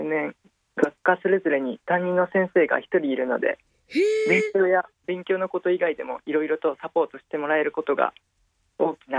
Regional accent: Gifu, Japan; now in Yamanashi, Japan; いえ、岐阜県の出身です。

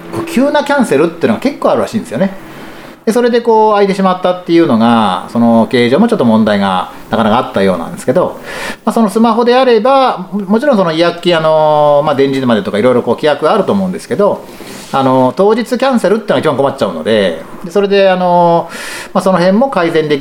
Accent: Yamanashi, Japan; まずは地元山梨県、ですね、

